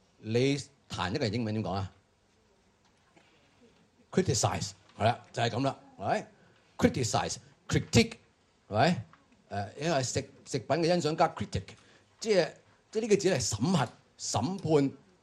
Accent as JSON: {"language": "Chinese", "country": "Hong Kong", "said": "哥林多人分分钟好像我们香港人一样的"}